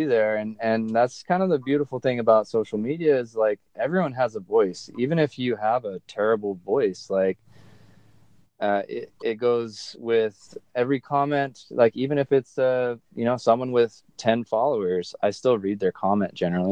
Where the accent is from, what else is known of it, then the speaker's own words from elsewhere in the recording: California, United States; growing up in California, everyone's so prideful about the West Coast and California in general.